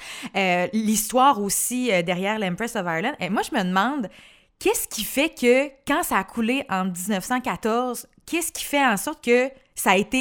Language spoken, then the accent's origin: French; Quebec, Canada; Et ça s'est passé chez nous, au Québec.